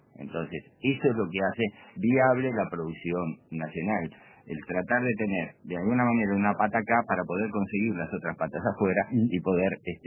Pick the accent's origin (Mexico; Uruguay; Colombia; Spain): Uruguay